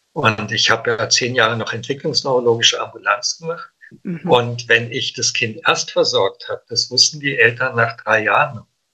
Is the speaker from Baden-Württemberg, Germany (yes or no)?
yes; Hinterzarten, Baden-Württemberg, Germany; ich bin ja im Schwarzwald aufgewachsen, in Hinterzarten.